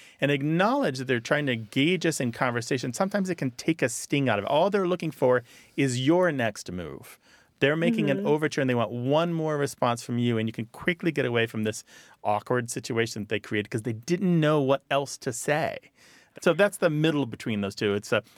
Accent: United States; accent: American; and did my best to speak French, and even friends would imitate my American accent

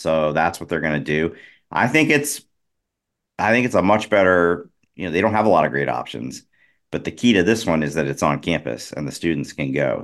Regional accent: Australia; moved away as an adult; now in United States; I've lived in the US for a decade, but I'm originally from Australia

